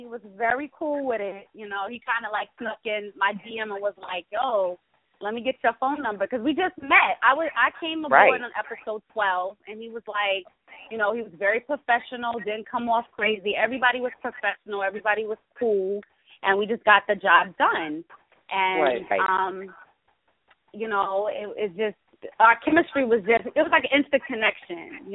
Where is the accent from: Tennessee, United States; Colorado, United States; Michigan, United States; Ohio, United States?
Tennessee, United States; born there; also born or lived in Germany / New York; I've lived in Germany, but I went to high school here. But I was born in Tennessee, but so between Tennessee and New York, that's my home.